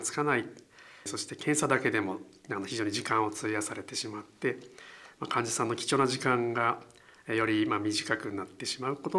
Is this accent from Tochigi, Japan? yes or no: yes; Tochigi, Japan; now in Iwate, Japan; 出身は栃木県ですので、東北に近いということもありましたけども、岩手に来てみましたら、やっぱり冬来ましたのですごい寒かったですね。